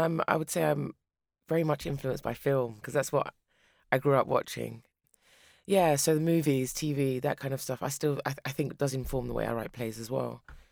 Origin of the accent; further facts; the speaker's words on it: Nigeria; I mean, Liberia, and I'm from Nigeria